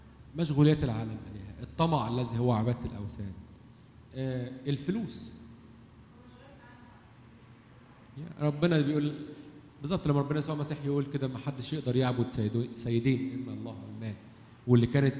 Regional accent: Egypt; اللي هو اجدادنا يعني كمصريين طبعا كان في فرعون كان بيعبدوا اوثان وكده.

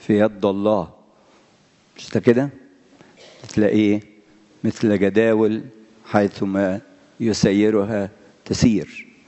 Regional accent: Egypt; احنا سعداء وفخورين ان احنا نبقى مصريين.

